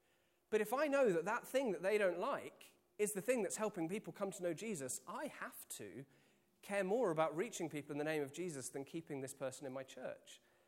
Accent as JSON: {"language": "English", "town": "Reading", "region": "South East England", "country": "United Kingdom", "tie": "born or raised there", "said": "Now, I mean, when I grew up in Reading, the Wilderness Road was, I mean, it's right in the middle of stuff."}